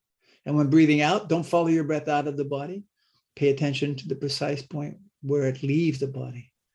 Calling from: Mary Esther, Florida, United States; Right now I'm calling in from the Magnolia Zen Center in Mary Esther, Florida.

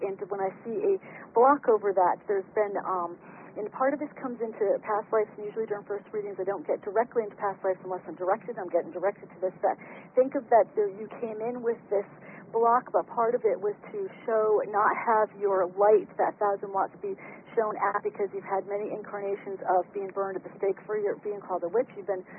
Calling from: California, United States; I'm calling from California.

